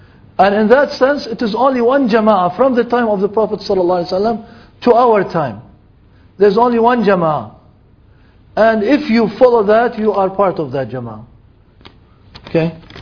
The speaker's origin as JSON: {"language": "English", "country": "Lebanon", "lives_now": "United States", "said": "I live in the States and I'm originally from Lebanon."}